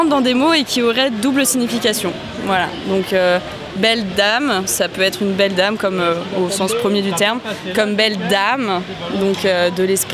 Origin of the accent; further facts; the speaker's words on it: Auvergne-Rhône-Alpes, France; Ah oui, on vient de Haute-Savoie. C'est vrai qu'on l'a pas dit. On vient de Haute-Savoie, donc on tourne beaucoup par là-bas